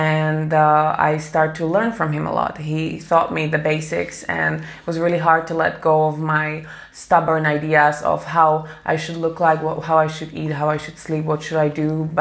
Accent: Slovakia; English is a second language; I'm from Slovakia. I'm 29 years old.

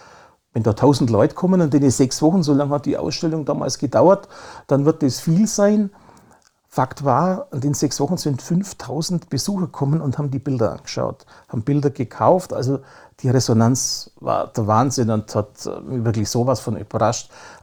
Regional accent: Memmingen, Bavaria, Germany; ich war da der Erste in Memmingen, also damals hat es sonst keiner gemacht. Und ich wollte einfach meine Heimatstadt porträtieren auf eine ganz andere Art.

